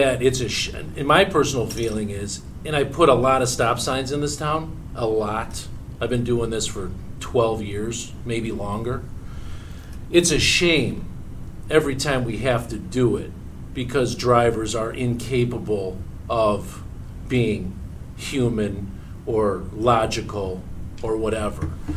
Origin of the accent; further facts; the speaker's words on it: Oak Park, Illinois, United States; I grew up in Oak Park and lived there for a long time, and I moved here because it was different than Oak Park.